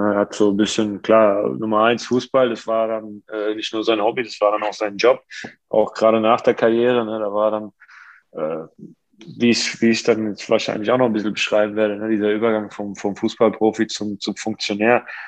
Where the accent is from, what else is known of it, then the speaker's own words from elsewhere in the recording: Offenbach, Hesse, Germany; hatte einen guten Freund, der bei uns in meiner Heimatstadt Offenbach im Verein gespielt hat